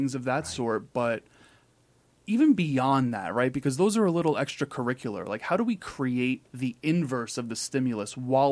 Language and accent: English; Queens, New York, United States; listen, I'm born and raised in Queens. You know, like it's hustle bustle, 10 minutes from the city